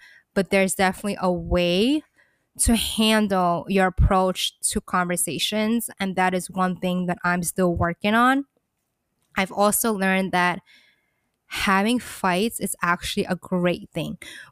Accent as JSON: {"language": "English", "region": "New York", "country": "United States", "said": "I don't know if it's because I'm this New Yorker, because he's a New Yorker too"}